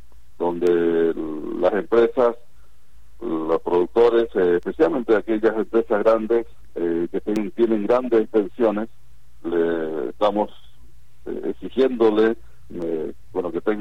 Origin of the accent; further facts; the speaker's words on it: Misiones, Argentina; creo que hay un interés para Misiones, de donde soy, es una gran oportunidad